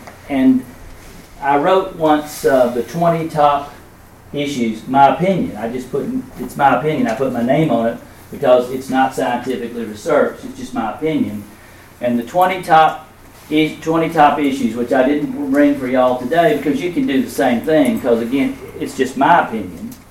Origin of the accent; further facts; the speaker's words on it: Mississippi, United States; I'm here from Mississippi, but I could have lived in South Carolina if I hadn't been lucky enough to live in Mississippi.